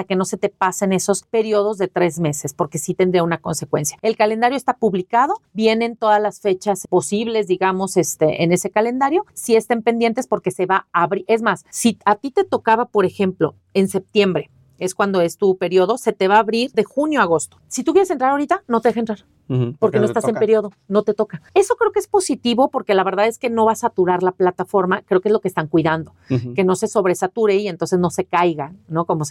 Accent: Mexico; por favor no hagan lo que como buenos mexicanos hacemos en el último minuto.

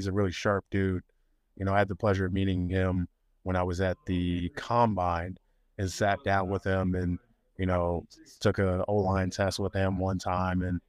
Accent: Maryland, United States; now in California, United States; You know, I always love Maryland because that's my home state

